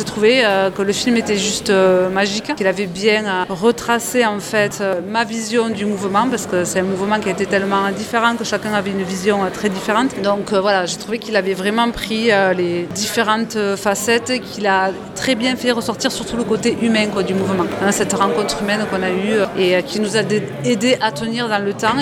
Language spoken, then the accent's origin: French; Occitanie, France; Moi je viens d'Ariège et par exemple sur l'Ariège on crée énormément de choses